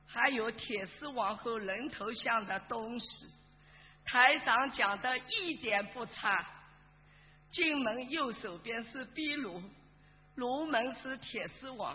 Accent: Shanghai, China; 我来自上海的同修，1991年一张观世音菩萨的照片把我领进了佛门，

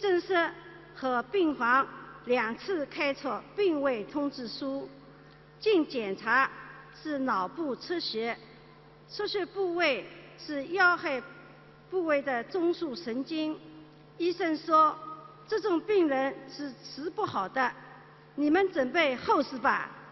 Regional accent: Shanghai, China; 我来自上海

